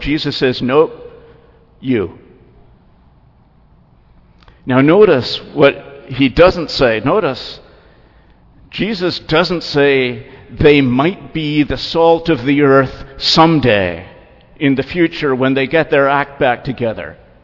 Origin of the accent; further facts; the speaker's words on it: Toronto, Ontario, Canada; When I was growing up in Toronto, the Archbishop of Toronto could phone up the Premier of Ontario at 11 in the morning and have an appointment that afternoon.